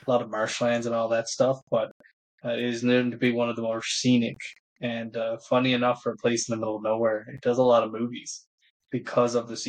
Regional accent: Newfoundland and Labrador, Canada; like, the best comparison for newfies are, like, we're Irish wannabes, in all reality, right?

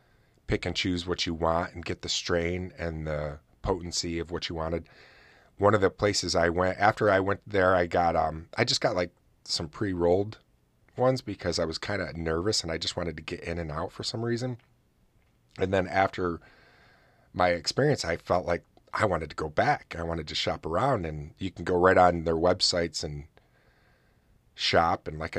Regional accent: New York, United States; And I'm like, but I'm from New York.

